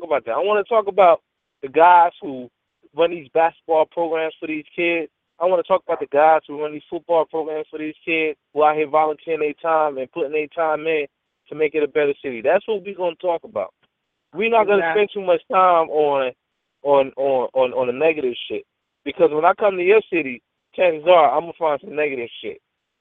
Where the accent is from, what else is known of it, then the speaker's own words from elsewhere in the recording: Newark, United States; You know, to where, you know, well, where you from? I'm from Newark.